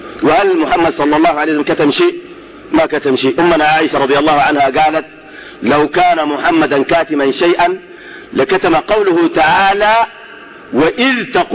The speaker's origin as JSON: {"language": "Arabic", "country": "Sudan", "said": "احنا بنعرف كسودانيين معترفين بمذاهب أربعة"}